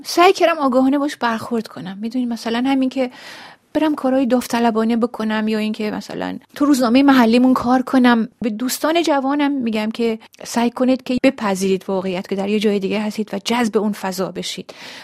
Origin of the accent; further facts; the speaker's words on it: Iran; now in France; صبح ریختن خونه پدر و شایم و ما شب از ایران اومدیم بیرون